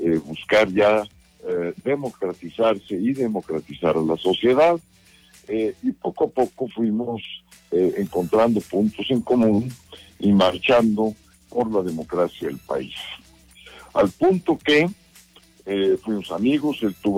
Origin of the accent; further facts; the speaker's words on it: Mexico; Antes que eso, somos mexicanos.